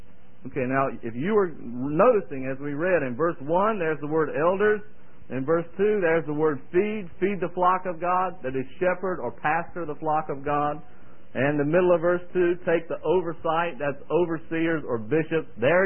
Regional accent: the South, United States; The grits, as good as they are, and as much as I like them, don't worry about me. I was raised in the South.

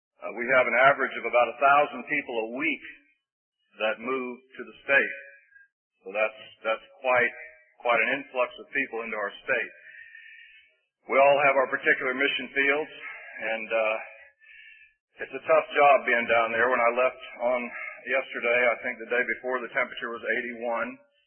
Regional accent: Florida, United States; I'm from Florida, and a native Floridian. People are actually born in Florida.

